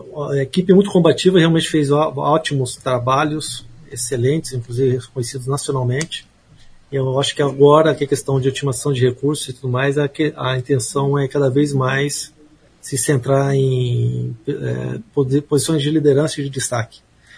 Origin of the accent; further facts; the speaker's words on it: Maringá, Paraná, Brazil; moved away as an adult; also born or lived in Mato Grosso; Eu sou natural de Maringá, nasci aqui, me estudei aqui, fiz o curso superior de Direito aqui também na Universidade Estadual de Maringá e daqui só saí realmente para assumir as funções de delegado de Polícia Federal em 2003.